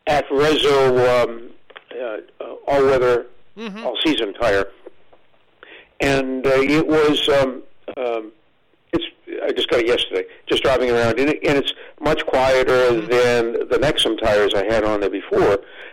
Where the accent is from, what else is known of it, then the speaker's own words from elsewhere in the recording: Quincy, United States; I grew up in Quincy